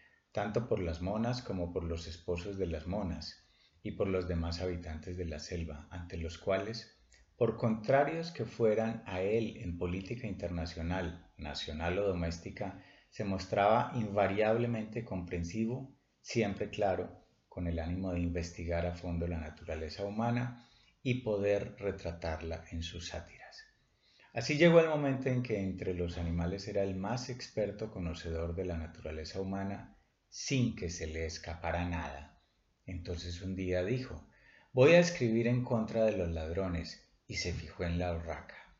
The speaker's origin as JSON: {"language": "Spanish", "country": "Colombia", "said": "de Colombia."}